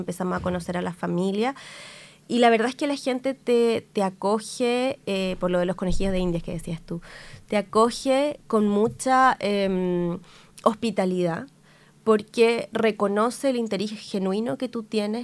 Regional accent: Santiago, Santiago Metropolitan Region, Chile; siempre van a notar que tú eres una persona de afuera, yo soy una santiaguina

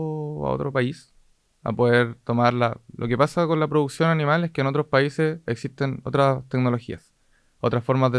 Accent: Valdivia, Los Ríos, Chile; born there; now in Osorno, Chile; Yo nací en Valdivia y me vine a vivir hace como 15 años a Osorno. Y vivo para el sector de Polloico, camino entre lagos.

